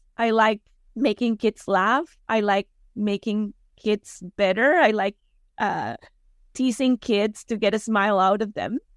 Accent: Costa Rica; English is a second language; Of course, like I am originally from Costa Rica. Costa Rica is a very small country

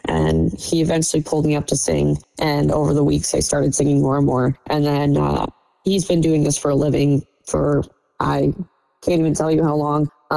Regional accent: Trenton, Michigan, United States; now in Wyandotte, United States; So I'm from the Metro Detroit area. I'm actually from Downriver. I grew up in Trenton. I'm currently in Wyandotte, but yeah, I've always lived in the Metro Detroit area.

